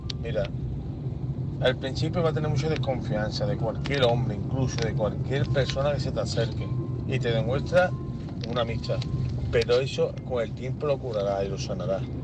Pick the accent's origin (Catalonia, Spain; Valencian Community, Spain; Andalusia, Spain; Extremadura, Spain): Andalusia, Spain; Seville; de Sevilla y quisiera opinar sobre el tema